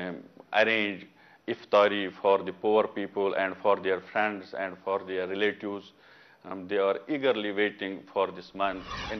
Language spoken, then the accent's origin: English; Pakistan; from Pakistan.